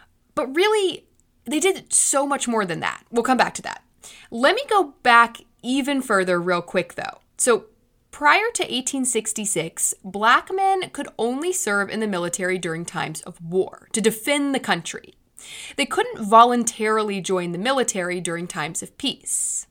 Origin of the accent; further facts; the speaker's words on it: the South, United States; Now, I am a Southerner, so I'm allowed to say this.